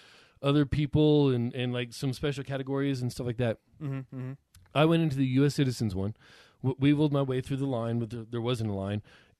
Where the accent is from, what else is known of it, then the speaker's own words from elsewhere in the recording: United States; I am a U.S. active duty military service member re-entering my home country with nothing to claim.